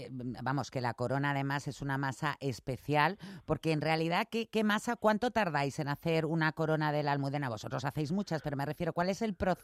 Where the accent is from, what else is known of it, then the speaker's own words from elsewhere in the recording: Madrid, Community of Madrid, Spain; ¿Somos conscientes los madrileños?